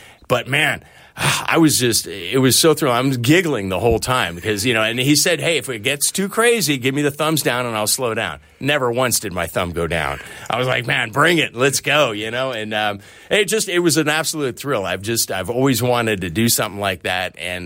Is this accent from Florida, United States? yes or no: no; California, United States; Cause I grew up in the Bay Area, familiar with the track